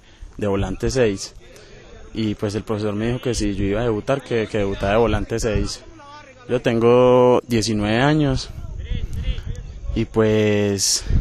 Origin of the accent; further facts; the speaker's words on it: Pueblo Rico, Antioquia, Colombia; also born or lived in Bello; now in Pereira, Colombia; Pues yo nací en Bello, pero me crié en Pueblo Rico, Antioquia. Y pues parte de mi familia vive acá